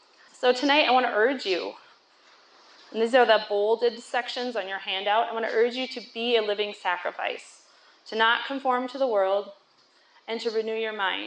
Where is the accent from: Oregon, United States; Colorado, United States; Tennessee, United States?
Colorado, United States; Greeley; I'm from Greeley. My church is Summit View